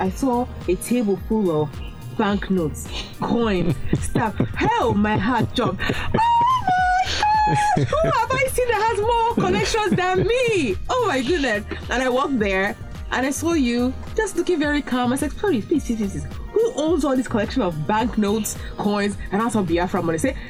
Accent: Khartoum, Sudan; I grew up in Khartoum, Sudan.

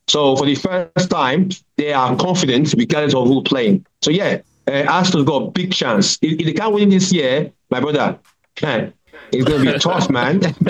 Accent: Nigeria; also born or lived in London, United Kingdom; I even though I was born in London, I came to Nigeria. So growing up

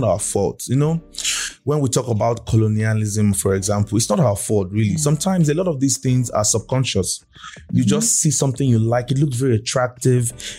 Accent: Nigeria; So for the sake of being Nigerian, let's call it abacha, right?

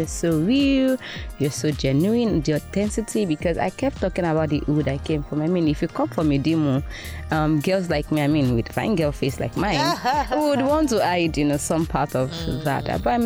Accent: Abeokuta, Ogun, Nigeria; I mean, I'm from Ogun State, Abeokuta to be precise

